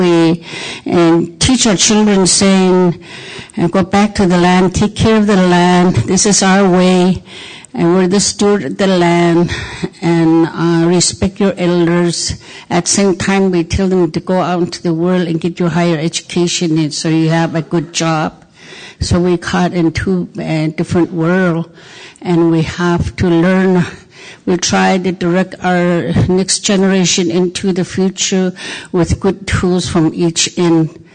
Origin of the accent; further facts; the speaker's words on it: Arctic Village, Alaska, United States; I'm from Arctic Village, Alaska. Arctic Village is like 110 miles northeast of Arctic Circle, interior, and by the river is Yukon, and then you go up in Chandler, and then east of Chandler is where the Arctic Village is at.